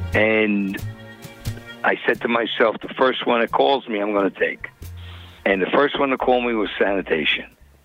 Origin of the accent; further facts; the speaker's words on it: Brooklyn, New York, United States; I grew up in Brooklyn, you know, when it was Brooklyn.